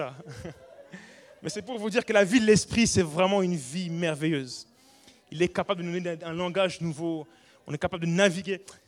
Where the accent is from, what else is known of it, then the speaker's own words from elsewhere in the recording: Kinshasa, DR Congo; born there; je suis métisse, mon père était blanc, français. Et en plus, je suis né là-bas. Je suis né à Kinshasa, au Zaïre à l'époque, ça s'appelait. Bref, je ferme la parenthèse. Avant d'être français d'origine congolaise, je suis citoyen du ciel.